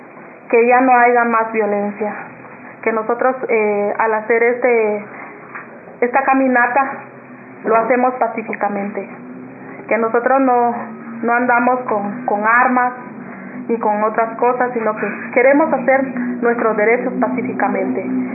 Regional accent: Huehuetenango, Guatemala; Vengo en representación de Red Maya Nahuacatán. Soy maya aguacateca.

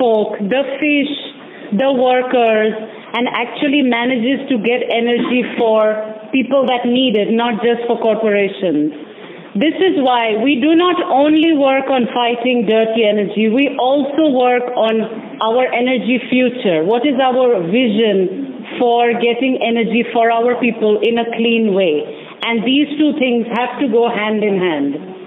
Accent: Mozambique; English is a second language; I come from Mozambique, where less than 20% of people have access to electricity.

